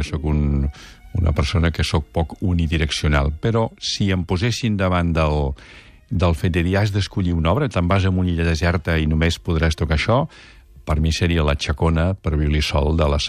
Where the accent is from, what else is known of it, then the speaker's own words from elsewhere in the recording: Andorra; Vam néixer a Andorra, sí, sí.